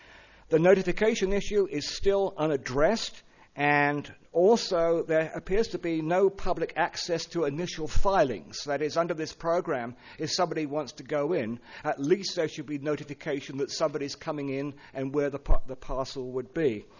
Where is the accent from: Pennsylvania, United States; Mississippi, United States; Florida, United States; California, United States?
California, United States; Los Osos; from Los Osos